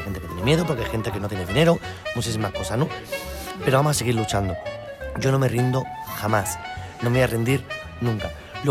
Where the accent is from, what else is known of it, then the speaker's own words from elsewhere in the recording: Badajoz, Extremadura, Spain; De Sevilla, decía, digo, no, yo soy de Badajoz, ¿no?